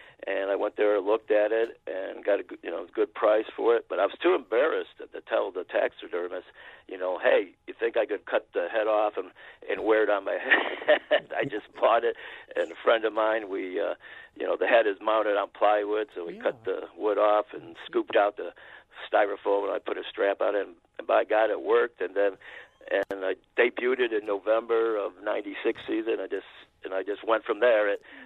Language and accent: English; Indiana, United States; I grew up in Lake County, Indiana, actually, so only 45 miles from, you know, downtown, so straight south.